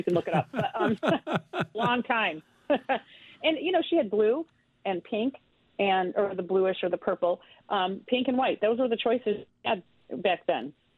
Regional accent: Midwest, United States; We're from the Midwest. We know what we look like after the Michigan and Wisconsin winter.

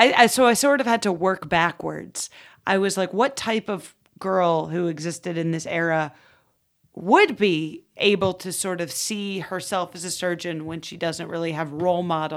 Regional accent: United States; As an American, I feel like it was exactly what I had always envisioned of a European city

